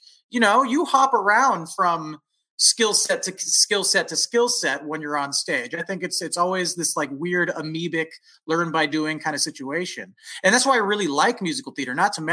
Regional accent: California, United States; I was living in California. I'm from the San Francisco Bay Area.

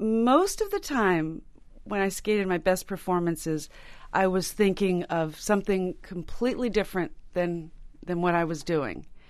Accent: Riverside, Connecticut, United States; I grew up in Riverside, Connecticut.

